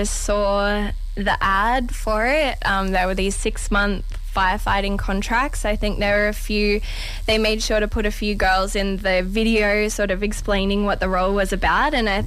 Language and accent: English; Townsville, Queensland, Australia; the many road trips that my family used to take when I was a kid from Townsville to Brisbane.